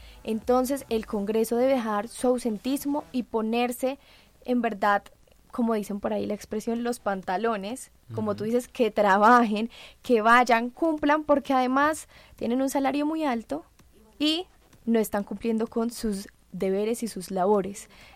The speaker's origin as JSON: {"language": "Spanish", "country": "Colombia", "said": "Yo siento que nosotros como colombianos siempre esperamos una buena representación."}